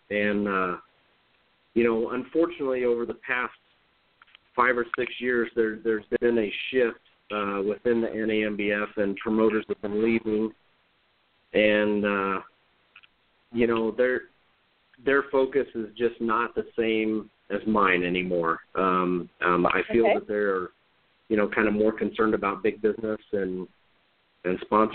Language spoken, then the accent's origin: English; Missouri, United States; now in Iowa, United States; from the Midwest here, originally in Missouri. I now reside in Iowa